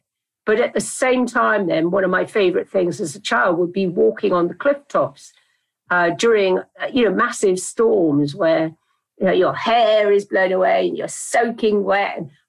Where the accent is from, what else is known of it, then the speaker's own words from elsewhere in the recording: Dartmouth, South West England, United Kingdom; Yeah, I grew up in Dartmouth in South Devon by the sea, and I had a very free childhood.